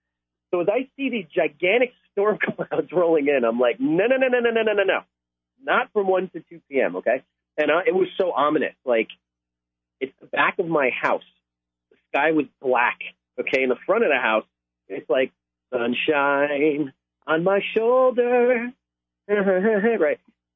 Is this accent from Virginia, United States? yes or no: no; New Jersey, United States; Where I live, it's a far cry from where I grew up in New Jersey. Jersey!